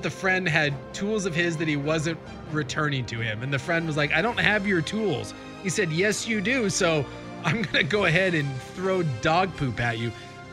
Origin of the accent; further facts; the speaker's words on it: Anchorage, Alaska, United States; born there; By the way, this was the year I was born in Anchorage.